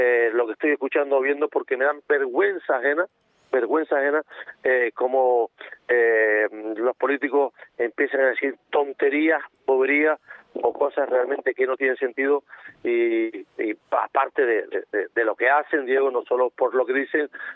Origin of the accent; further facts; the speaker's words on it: Canary Islands, Spain; born there; yo no soy catalogado como tinerfeño, aún habiendo nacido en Tenerife